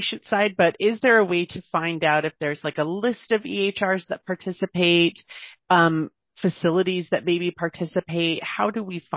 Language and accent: English; Utah, United States; being that we're from Utah, you might have some insight on that.